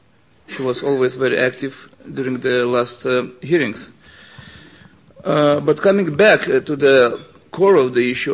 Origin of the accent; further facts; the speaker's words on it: Vilnius, Vilnius County, Lithuania; I remember my hometown Vilnius.